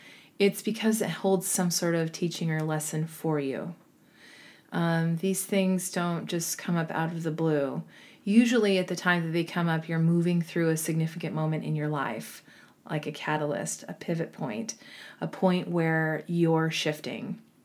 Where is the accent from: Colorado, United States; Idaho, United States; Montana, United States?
Idaho, United States; just like I did growing up in Idaho. Idaho is home to me.